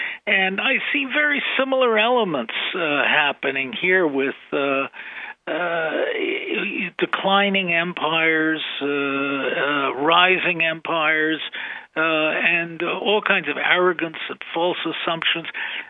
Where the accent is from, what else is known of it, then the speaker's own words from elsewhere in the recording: New York City, New York, United States; I don't consider myself an American. I consider myself a New Yorker. because I was born in Manhattan.